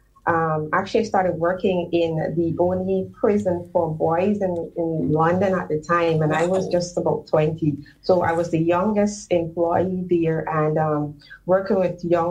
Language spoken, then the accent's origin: English; Essequibo, Guyana; born there; I grew up with my mother and my stepfather and my two brothers. So I'm 35. I was born in Essequibo. So that's out of the town, out of the city. I was born in the country. So I'm a country girl at heart.